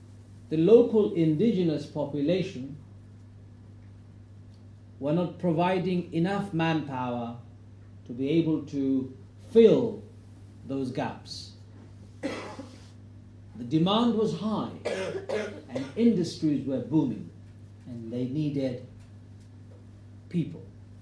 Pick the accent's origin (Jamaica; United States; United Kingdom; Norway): Norway; English is a second language; Of course, it's not every day that I come this far from Norway.